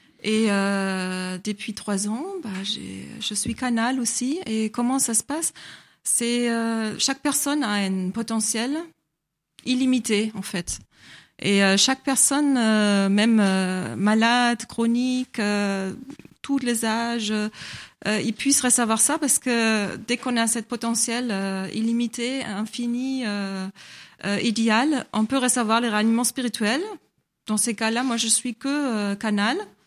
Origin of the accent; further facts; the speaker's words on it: Germany; now in France; J'habite maintenant en France, mais je viens d'Allemagne.